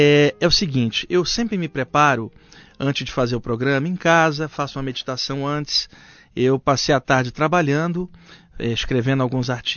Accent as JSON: {"language": "Portuguese", "region": "Rio de Janeiro", "country": "Brazil", "tie": "born or raised there", "moved": "as an adult", "lives_now": "São Paulo, Brazil", "said": "Eu nasci no Rio, vivi 28 anos no Rio e moro há quase 20 anos em São Paulo."}